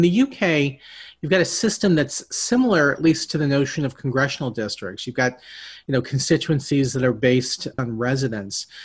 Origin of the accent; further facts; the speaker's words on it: United States; The fact that the U.S. has this institution that I, as an American, sometimes struggle to explain to my own students?